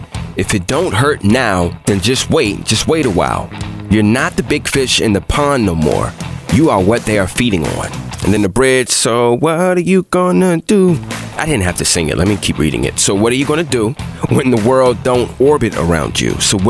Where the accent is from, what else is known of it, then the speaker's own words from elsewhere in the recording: Bowie, Maryland, United States; moved away; also born or lived in Buffalo; I was just a few months away from making the move from my hometown of Bowie, Maryland to Buffalo, New York.